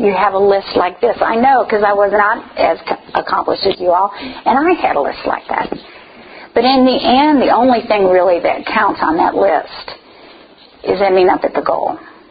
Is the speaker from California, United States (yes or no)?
no; Chicago, Illinois, United States; also born or lived in Dallas / Washington, D.C.; Some of you know that I'm from Chicago. We've lived in Dallas a long time, but for a brief time, for 5 years, we were in Washington, D.C.